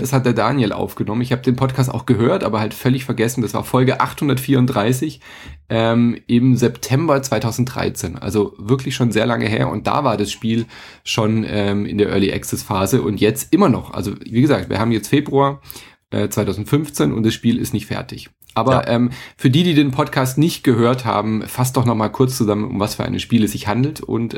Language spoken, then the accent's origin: German; Freiburg, Baden-Württemberg, Germany; Sag ich als Freiburger hier.